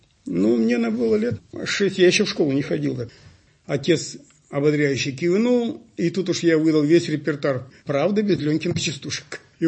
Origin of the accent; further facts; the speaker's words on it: Arkhangelsk, Arkhangelsk Oblast, Russia; Ну, я сам родом из Архангельска.